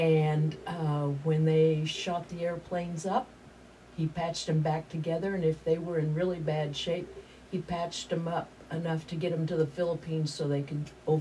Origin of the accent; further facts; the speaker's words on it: Ashland, Kansas, United States; also born or lived in Hays / Jetmore; in Ashland until the third grade. And then my mom went back to college and we went to Fort Hays. My parents divorced when I was three. We went to Hays.